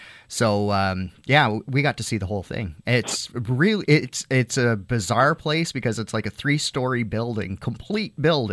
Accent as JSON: {"language": "English", "town": "Penhold", "region": "Alberta", "country": "Canada", "tie": "born there", "also_born_or_lived": "St. Margaret's, Canada", "said": "my dad is a pine tree line vet. So I was born in Penhold, Alberta, which was another pine tree line base. We lived in St. Margaret's."}